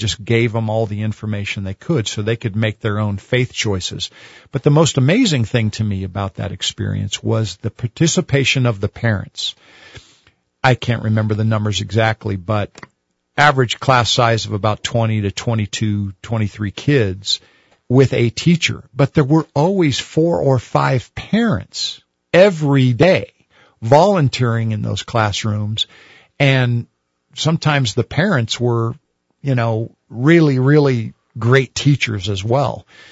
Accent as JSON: {"language": "English", "town": "Albuquerque", "region": "New Mexico", "country": "United States", "tie": "born or raised there", "said": "So I was raised in the Albuquerque Public Schools, all the way from first grade, all the way through high school."}